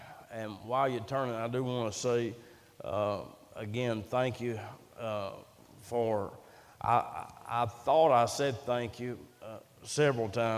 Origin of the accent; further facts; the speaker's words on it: United States; Now, I love America. I'm an American. I absolutely love this country.